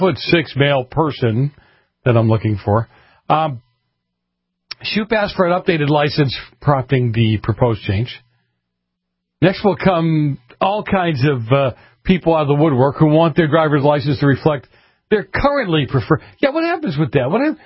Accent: Massachusetts, United States; Some of the really whack stories come out of Massachusetts, my home state.

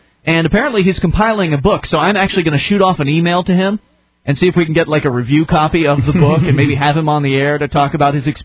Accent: Ukraine; English is a second language; I'm from Ukraine.

